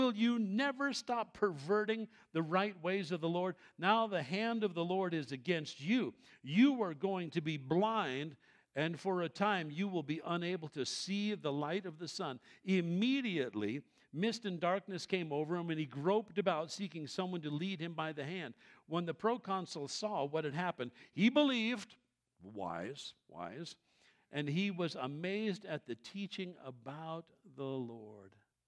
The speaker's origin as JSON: {"language": "English", "town": "New York City", "region": "New York", "country": "United States", "tie": "born or raised there", "said": "I was raised Catholic in New York City myself for years and years."}